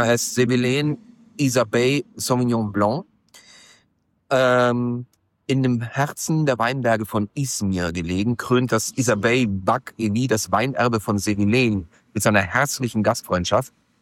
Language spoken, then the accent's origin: German; Austria; now in Hamburg, Germany; Ich habe nichts bekommen, ich bin Österreicher.